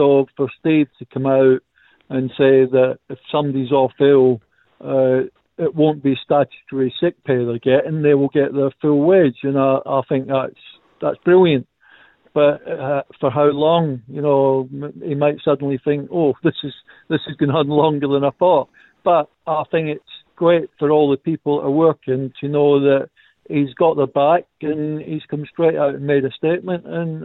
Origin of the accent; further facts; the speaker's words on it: Scotland, United Kingdom; does that mean I'll get my match fee for not turning up? being a Scotsman.